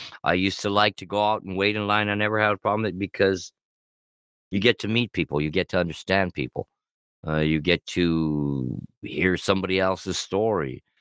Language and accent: English; California, United States; growing up in Montevideo, California, I used to go to a lot of those park programs after school or a summer.